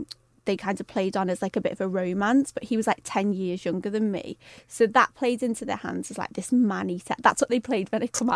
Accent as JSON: {"language": "English", "town": "Liverpool", "region": "North West England", "country": "United Kingdom", "tie": "born or raised there", "said": "My mum's old school. We grew up in the Dingle. Everyone knows everyone."}